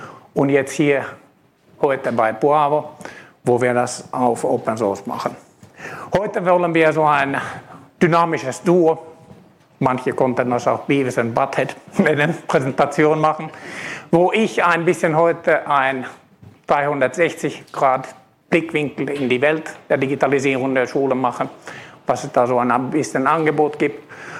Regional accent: Finland; accent: Finnish; German is a second language; now in Germany; Wie ihr vielleicht von den Namen sieht und von dem Akzent hört, kommen wir beide ursprünglich aus Finnland.

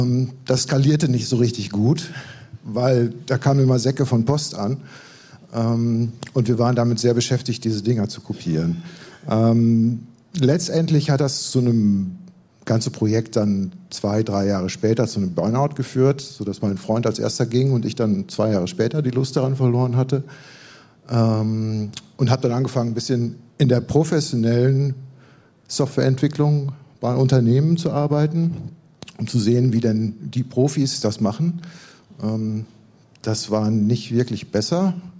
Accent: Münster, North Rhine-Westphalia, Germany

